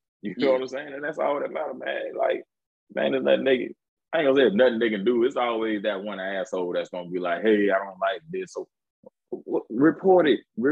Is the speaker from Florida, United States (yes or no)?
yes; Jacksonville, Florida, United States; So I grew up on Soutelle. Soutelle runs straight through Harborview, Shellwood, Moncrief, Piggottville, Ken Knight, all that.